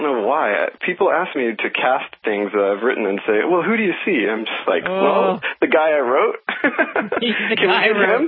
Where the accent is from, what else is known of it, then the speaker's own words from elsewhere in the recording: Oklahoma, United States; I mean, I'm from Oklahoma. I knew I wanted cowboys out there, and I wanted them on robots.